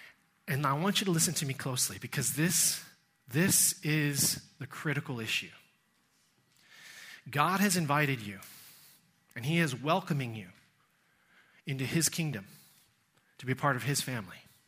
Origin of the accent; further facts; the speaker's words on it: Texas, United States; you know I'm American, and I was raised in Texas, and that means I was raised Southern Baptist.